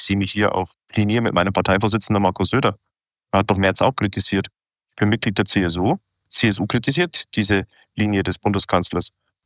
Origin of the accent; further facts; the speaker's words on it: Munich, Bavaria, Germany; Und ich bin aus München. Ich weiß, was das bedeutet.